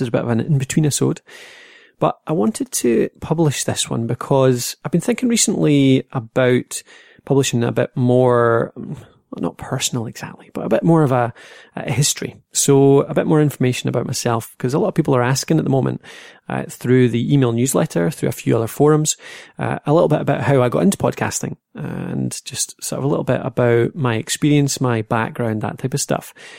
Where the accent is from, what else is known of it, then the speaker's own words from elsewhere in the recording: Dumfries, Scotland, United Kingdom; now in Dundee, United Kingdom; I'm from Scotland, so originally Dumfries in Scotland, so that's southwest of Scotland, down the bottom corner. These days, I'm in Dundee.